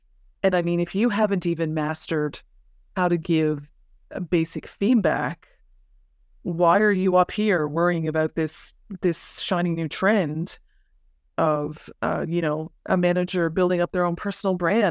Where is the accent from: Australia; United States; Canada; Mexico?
Canada; In being a Canadian, unfortunately, sometimes it's hard to get Canadian data.